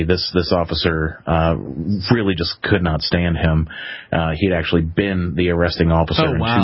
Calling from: Clarksburg, West Virginia, United States; Oh, I'm in Clarksburg, West Virginia.

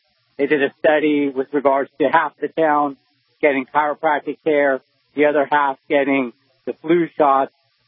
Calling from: Gig Harbor, Washington, United States; I'm actually in Gig Harbor.

